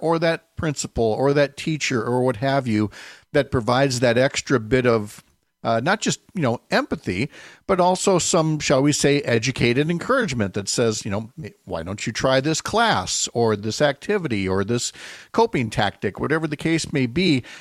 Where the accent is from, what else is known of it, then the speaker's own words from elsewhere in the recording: St. Paul, Minnesota, United States; There's a special place for me about this because of growing up in St. Paul.